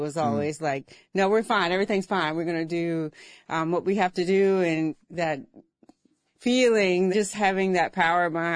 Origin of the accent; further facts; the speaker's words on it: Durham, North Carolina, United States; Yeah, born and raised in Durham.